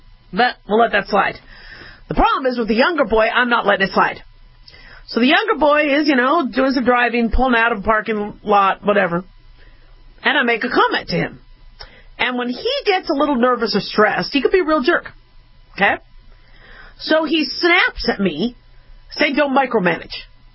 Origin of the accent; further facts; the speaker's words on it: Nevada, United States; You know, I come from Golden Knights territory, so, you know, watch yourself, Boston.